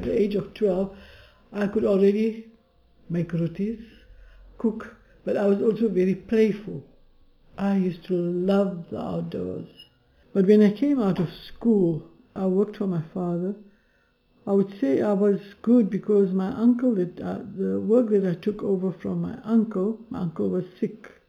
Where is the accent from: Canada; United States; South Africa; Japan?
South Africa; Okay, I come from a predominantly Indian area, being an Indian. Though it was apartheid here, the surroundings that I lived was always Indian.